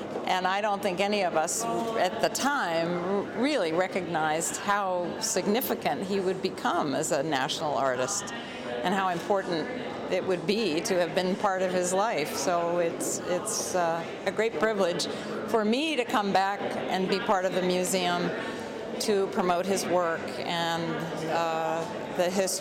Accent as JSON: {"language": "English", "town": "Stockbridge", "region": "Massachusetts", "country": "United States", "tie": "born or raised there", "said": "I grew up in Stockbridge, Massachusetts, and my father, who was an opera singer, was traveling a good deal"}